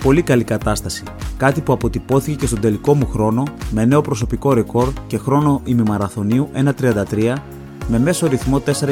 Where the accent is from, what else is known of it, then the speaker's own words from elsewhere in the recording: Thessaloniki, Central Macedonia, Greece; Πρώτα απ' όλα, γιατί είναι στην πόλη μου τη Θεσσαλονίκη